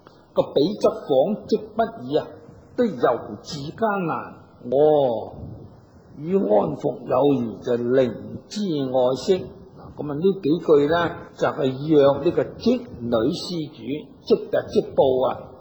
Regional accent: Hong Kong; born there; 我个乡下近到香港咧就好近嘅啫，响深圳过啲就系噶啦。咁所以我虽然咧我本人就香港出世啊

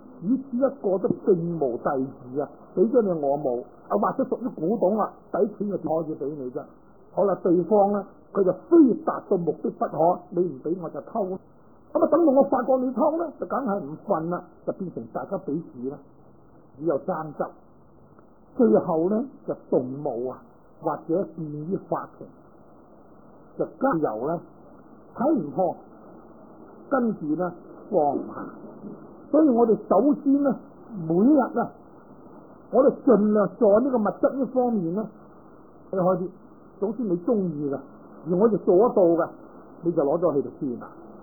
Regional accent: Guangdong, China; 我哋广东人话咁咪由得佢啦

